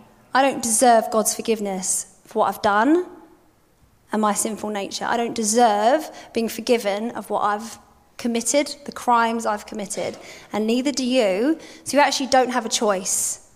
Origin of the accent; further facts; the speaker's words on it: New Zealand; accent: New Zealand; they started whipping me because I had a New Zealand accent. They're trying to whip out my accent. Just speak more British. You sound ridiculous, foreigner. Go home, go to your own country.